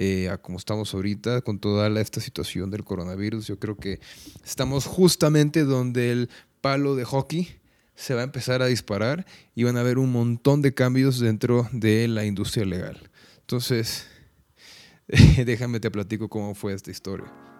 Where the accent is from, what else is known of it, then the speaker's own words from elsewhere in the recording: Tapachula, Chiapas, Mexico; pero pues yo soy de Tapachula, pues como cualquier persona del pueblo, somos muy apegados con toda la familia